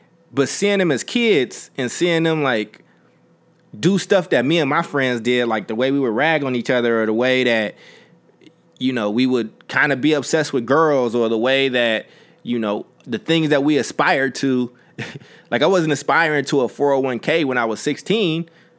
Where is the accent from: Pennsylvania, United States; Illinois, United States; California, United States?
California, United States; Oakland; Like, I don't need you to feel sorry for me growing up in Oakland. I loved growing up in Oakland.